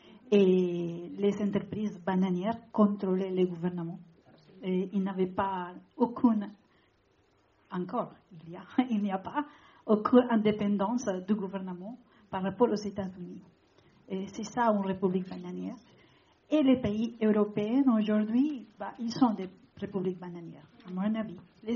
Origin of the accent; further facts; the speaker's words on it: Honduras; moi, je suis de Honduras